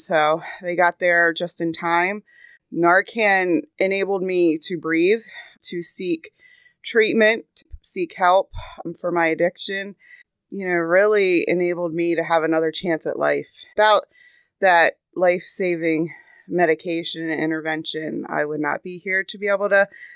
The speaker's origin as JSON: {"language": "English", "region": "Maryland", "country": "United States", "tie": "born or raised there", "said": "I was born and raised in Cecil County."}